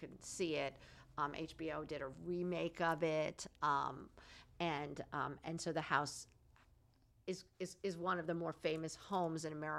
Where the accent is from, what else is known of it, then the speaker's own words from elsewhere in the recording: Hamptons, New York, United States; that's what I remember from my childhood growing up in the Hamptons.